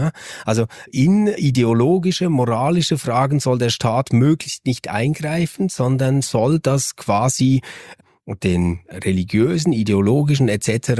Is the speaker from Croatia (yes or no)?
no; Switzerland; mir als Schweizer